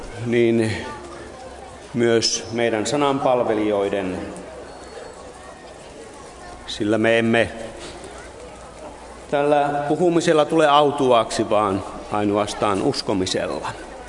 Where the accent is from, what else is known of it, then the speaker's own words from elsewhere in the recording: Kajaani, Kainuu, Finland; Ja kun minä olen Kajaanista, ja Kajaanissa on linnan rauniot Kajaanin joella